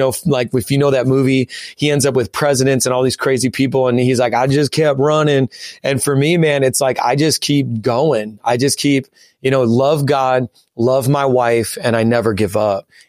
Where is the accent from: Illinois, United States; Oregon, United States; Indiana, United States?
Indiana, United States; now in New York City, United States; So I'm originally from Indiana and you know, you just don't come into New York City and do whatever you want.